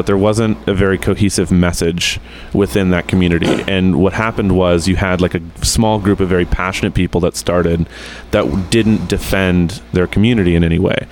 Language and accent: English; Midwest, United States; And I'm from the Midwest. I'm really outgoing.